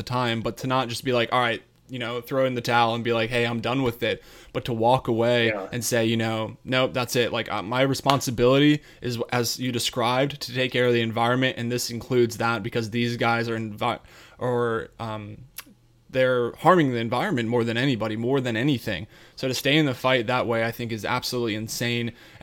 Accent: Colorado, United States; I grew up in Colorado and I was running around the forest there just doing the same exact thing with my neighbor.

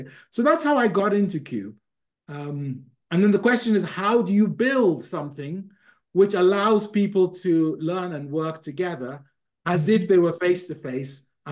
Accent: Ghana; born there; I was born in a country called Ghana in West Africa

